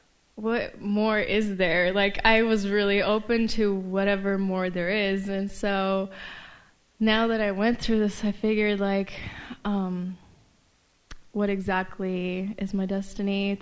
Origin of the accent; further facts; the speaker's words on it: Oregon, United States; I'm from Oregon.